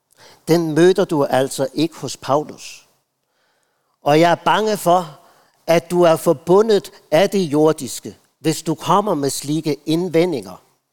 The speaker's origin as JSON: {"language": "Danish", "town": "Aalborg", "region": "North Denmark Region", "country": "Denmark", "tie": "born or raised there", "said": "Jeg sat på et møde derhjemme i byen Aalborg, hvor jeg voksede op."}